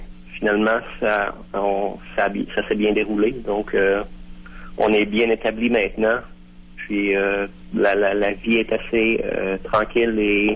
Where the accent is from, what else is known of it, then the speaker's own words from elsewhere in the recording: Lac-Sergent, Quebec, Canada; moved away as an adult; Oui, je suis originaire de Lac-Sergent dans le comté de Portneuf.